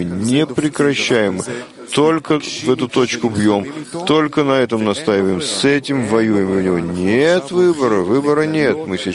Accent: Petah Tikva, Central District, Israel; из Петахтиква, из Израиля.

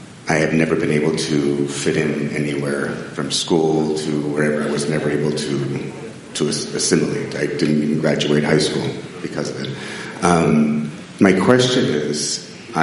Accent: Arizona, United States; from Arizona.

